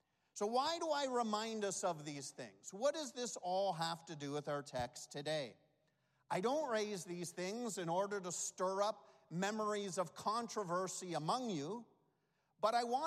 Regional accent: Canada; I realize we're here in the Bahamas, and I'm Canadian

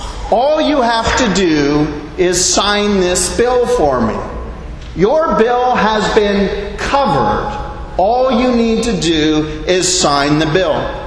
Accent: Canada; now in Bahamas; Well, as a Canadian who has lived in the Bahamas for almost 8 years

